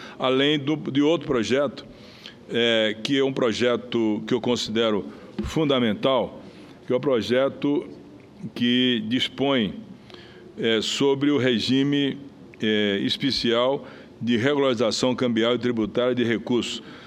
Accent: Bahia, Brazil; born there; Meu terreiro, Vossa Excelência sabe, é a Bahia, meu estado, onde eu nasci, onde eu tenho paixão e amor pelo meu povo, por todas as regiões.

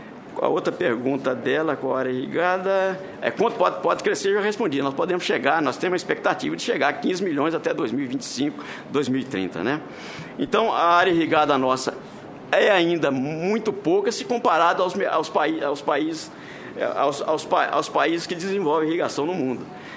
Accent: Viçosa, Minas Gerais, Brazil; eu também sou de Minas, sou de Viçosa, Minas também, né?

